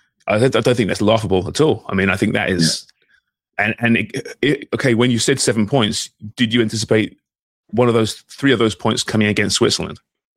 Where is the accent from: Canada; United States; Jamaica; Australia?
Canada; I can put the fanboy hat on quite easily and just celebrate this as a Canadian soccer fan